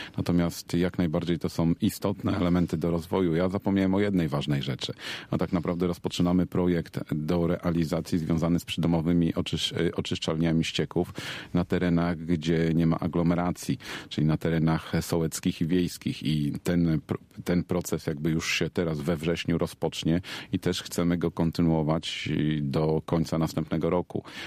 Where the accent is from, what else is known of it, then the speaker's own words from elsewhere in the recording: Sulęcin, Lubusz Voivodeship, Poland; urodziłem się w Sulęcinie, tutaj się wychowałem, tu mieszkam od dziecka. Tutaj też urodzili się moi rodzice, przyjechali dziadkowie.